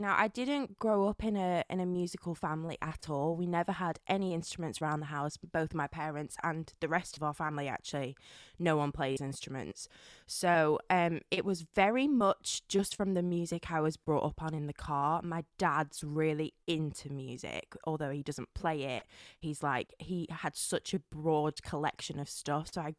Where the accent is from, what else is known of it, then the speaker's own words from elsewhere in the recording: Blackburn, North West England, United Kingdom; I grew up in Blackburn in Lancashire.